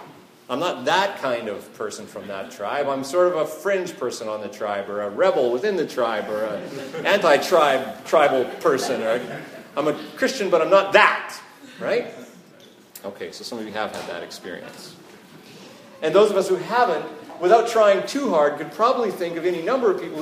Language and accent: English; Canada; And you say, no! God, no! I'm Canadian! Right? And they're like, oh, that's good. And you know, you have this lovely experience of being a Canadian.